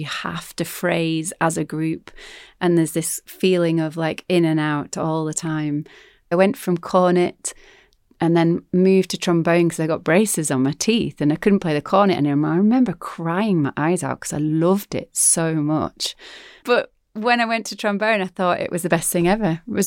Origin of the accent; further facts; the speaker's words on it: Northern Ireland, United Kingdom; When I grew up in Northern Ireland, on like even like on my sixth birthday, I remember bombs going off in Belfast.